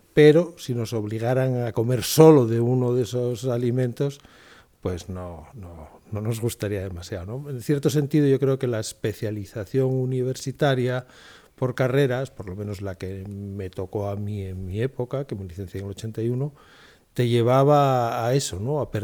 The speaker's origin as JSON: {"language": "Spanish", "town": "Infiesto", "region": "Asturias", "country": "Spain", "tie": "born there", "said": "yo soy nacido en Infiesto"}